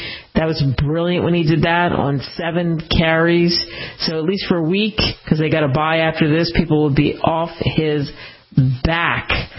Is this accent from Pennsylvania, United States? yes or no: yes; Philadelphia, Pennsylvania, United States; I grew up just outside of Philly.